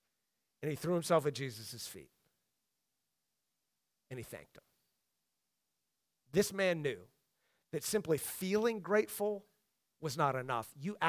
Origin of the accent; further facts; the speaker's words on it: United States; I'm not a Samaritan, I'm an American.